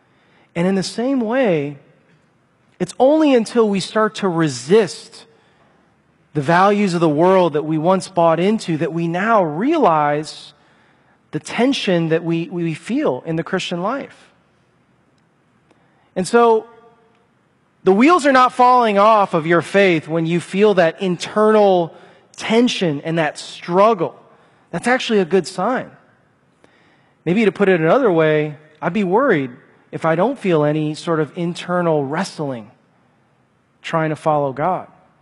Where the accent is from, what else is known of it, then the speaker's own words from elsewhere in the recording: Chicago, Illinois, United States; I'm from Chicago, so I'm new to all this stuff out in the wilderness, right?